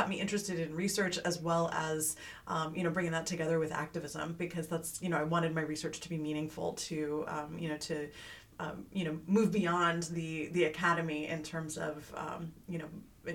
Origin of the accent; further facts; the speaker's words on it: Hawaii, United States; also born or lived in Virginia / Taiwan / Germany / Singapore; I was born in Virginia, but lived until I was 10 in Hawaii. My dad was in the Foreign Service, so I lived in Taiwan, Germany, Singapore, Austria, went to college in Florida